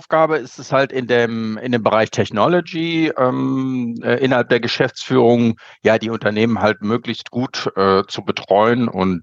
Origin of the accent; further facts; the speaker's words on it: Düsseldorf, North Rhine-Westphalia, Germany; Heute in Düsseldorf, Burkhard. Das ist auch zugleich meine Heimatstadt.